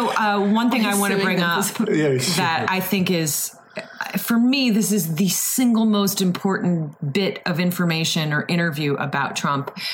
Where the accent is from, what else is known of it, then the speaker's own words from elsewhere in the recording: Ohio, United States; And a lot of people in Ohio are very divided. I'm from Ohio